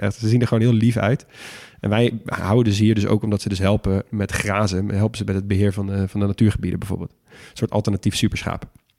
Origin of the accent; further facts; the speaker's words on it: Shetland, Scotland, United Kingdom; ik kom van de Shetland-eilanden natuurlijk.